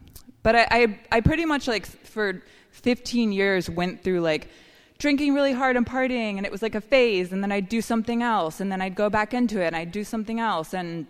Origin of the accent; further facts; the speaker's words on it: Boulder, Colorado, United States; So I started drinking when I was around 11. I grew up in Boulder, Colorado, and it's very normal there.